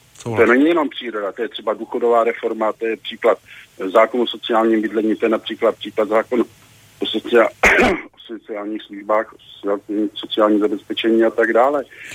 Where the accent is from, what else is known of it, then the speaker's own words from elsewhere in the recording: Prague, Czechia; jsem z Prahy a chtěl bych se zeptat pana primátora asi na takovouhle věc.